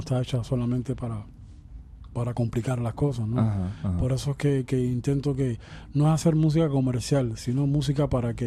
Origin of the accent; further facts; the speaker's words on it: Cuba; Y soy cubano y siempre de una manera u otra voy a mantener la cubanía